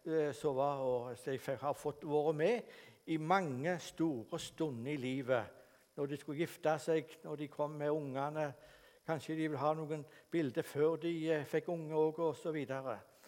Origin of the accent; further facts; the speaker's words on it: Ganddal, Rogaland, Norway; Jeg er fra Ganddal.